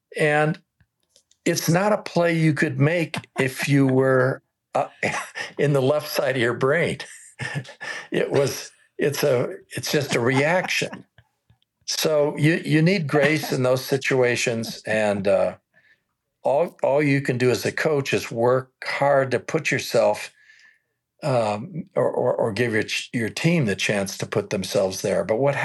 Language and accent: English; California, United States; born there; I was born in Southern California, about, 10 miles from UCLA.